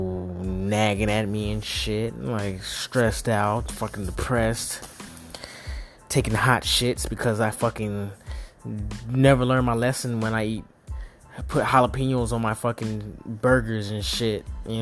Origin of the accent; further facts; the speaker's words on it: the South, United States; I'm from the South, and that shit is a lot to me.